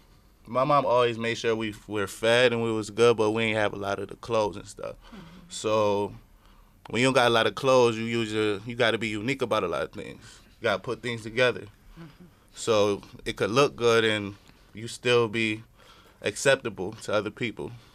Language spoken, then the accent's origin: English; Rochester, New York, United States; Eastside Rochester, New York.